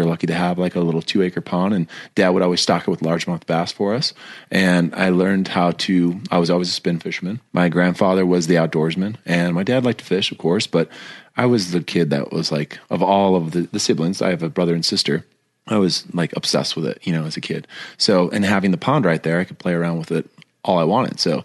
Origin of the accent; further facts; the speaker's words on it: Midwest, United States; Well, born and raised in the Midwest, mom was a bronze artist.